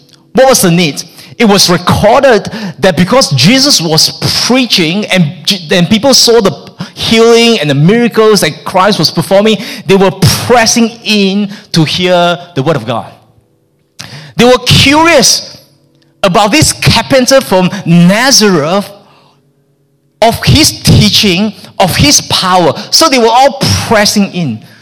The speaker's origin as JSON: {"language": "English", "country": "Malaysia", "said": "I'm from Malaysia."}